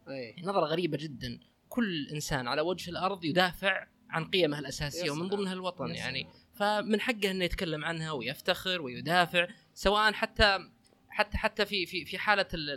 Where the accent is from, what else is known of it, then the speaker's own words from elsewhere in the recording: Abha, Asir, Saudi Arabia; لما اقول اني انا شخص من اهل ابها واحب مثلا ابها واعشقها